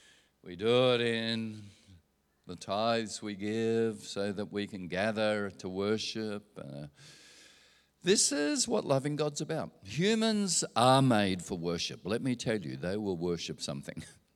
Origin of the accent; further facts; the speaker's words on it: Australia; And I grew up in Australia where if a woman married, she had to retire from the public service.